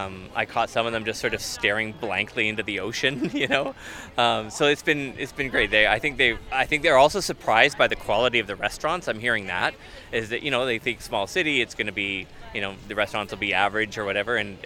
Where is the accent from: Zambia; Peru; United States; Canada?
Canada; Nanaimo, British Columbia; I'm from Nanaimo.